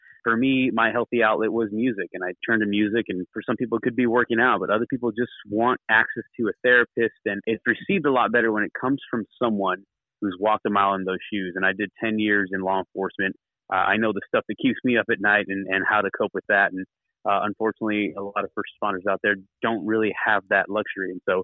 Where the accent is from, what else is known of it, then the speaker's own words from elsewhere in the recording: Columbus, New Mexico, United States; also born or lived in Deming; But yeah, I was born in Deming. And if you go a little further south, there's a smaller town called Columbus, New Mexico. And that's actually where I'm from.